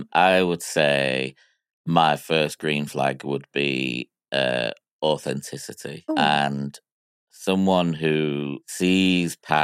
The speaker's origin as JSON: {"language": "English", "town": "Miami", "region": "Florida", "country": "United States", "tie": "born there", "said": "I was born in Miami in 1982."}